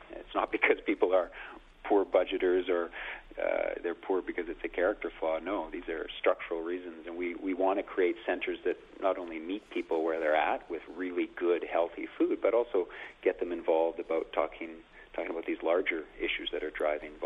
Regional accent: Dar es Salaam, Tanzania; born there; also born or lived in Mozambique; Yeah, I was born in Dar es Salaam, Tanzania, and then I lived in Mozambique for a while as well.

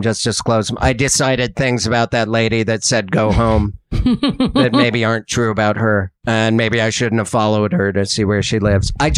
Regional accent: Missoula, Montana, United States; Growing up in Missoula, there was two paper mills. That used to be what the industry in Missoula was.

